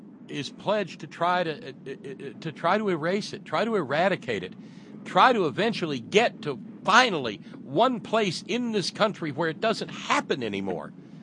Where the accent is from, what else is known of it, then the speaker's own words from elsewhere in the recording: Alabama, United States; yeah, I was born and raised in the South. And I was born and raised by two parents who wanted nothing to do with that hateful epithet